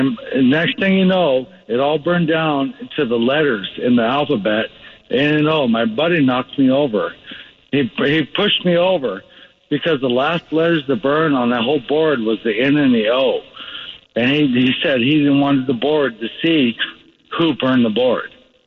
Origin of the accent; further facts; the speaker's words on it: Craig, Colorado, United States; So, I grew up in Craig, Colorado, right?